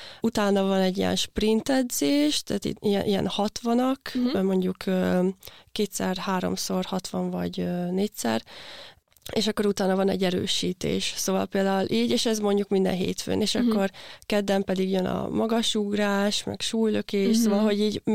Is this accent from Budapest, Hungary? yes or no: no; Kecskemét, Bács-Kiskun, Hungary; mivel otthon Kecskeméten voltak ilyen gyerekversenyek